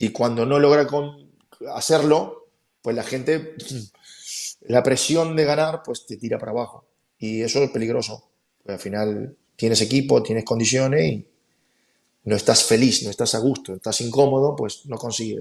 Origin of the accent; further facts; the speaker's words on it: Tucumán, Argentina; Yo soy de Tucumán. Iba a haber mucho Atlético Tucumán y soy hincha de Atlético Tucumán. Pero como somos del interior, normalmente nos damos la libertad de ser alguien de Argentina